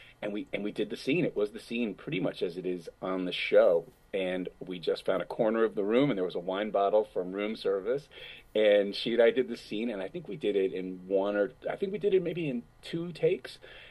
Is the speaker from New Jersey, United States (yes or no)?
no; New York City, New York, United States; I grew up in New York City, and I went to school for a little while in North Carolina